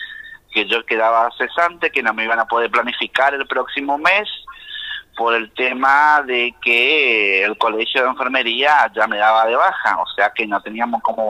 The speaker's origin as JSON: {"language": "Spanish", "town": "Santo Tomé", "region": "Corrientes", "country": "Argentina", "said": "Yo soy de Santo Tomé Corrientes."}